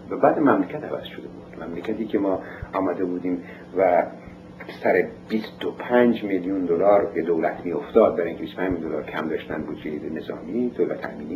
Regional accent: Iran; من وقتی که از امریکا آمریکا تحصیلاتم تموم شد، برگشتم به ایران و برمیگشتم وطنم، برگشتم اونجا کار بکنم.

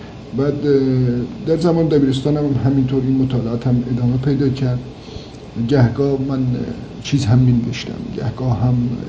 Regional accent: North, Iran; born there; من متولد 1326 هستم، در شمال ایران به دنیا آمدم.

